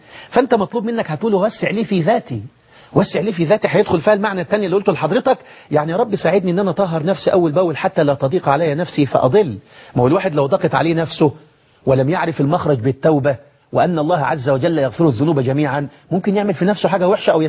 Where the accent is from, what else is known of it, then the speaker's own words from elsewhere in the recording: Egypt; زي الناس ما بيقولوا عندنا في مصر كده